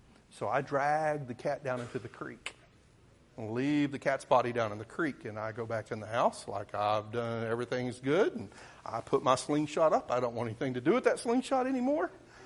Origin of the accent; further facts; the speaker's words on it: Oklahoma, United States; I am a deer hunter. I'm from Southeast Oklahoma